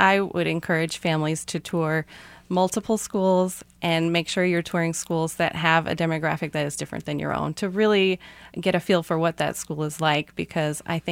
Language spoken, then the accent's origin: English; Indianapolis, Indiana, United States; I grew up in Indianapolis public schools in integrated schools